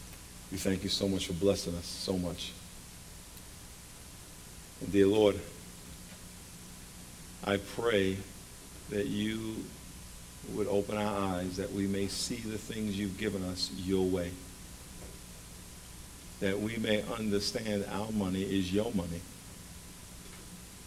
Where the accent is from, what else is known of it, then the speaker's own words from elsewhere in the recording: New York, United States; Oh, I grew up in New York.